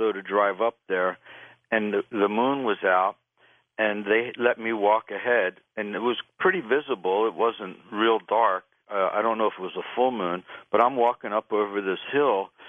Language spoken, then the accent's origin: English; Philadelphia, Pennsylvania, United States; born there; I was born in Philadelphia, and every year I go back to visit my parents. And one year, I'm a Buddhist